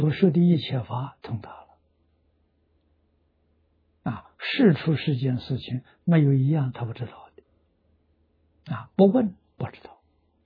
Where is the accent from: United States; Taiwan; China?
China; 我们中国人叫它做情啊